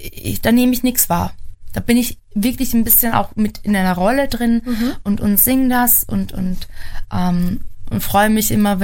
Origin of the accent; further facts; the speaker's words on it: Austria; Bei uns in Österreich noch nicht.